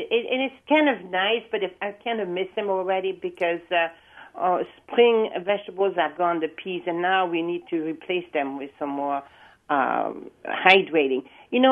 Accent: Wisconsin, United States; After all, we are from Wisconsin.

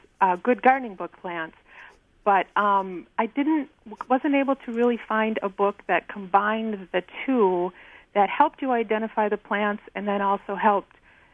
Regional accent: Shawano, Wisconsin, United States; I did. I grew up in Shawano, Wisconsin.

